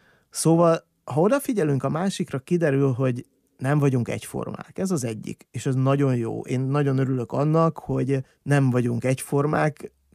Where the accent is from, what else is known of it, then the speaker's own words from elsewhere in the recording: Bükkzsérc, Borsod-Abaúj-Zemplén, Hungary; now in Miskolc, Hungary; mondjuk én faluról jöttem, Bükzsércről, aki Miskolcon lakik.